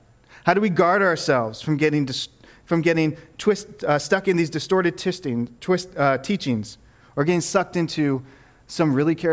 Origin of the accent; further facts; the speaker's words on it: Baltimore, Maryland, United States; I'm from Baltimore, and me and my wife were visiting my family in Baltimore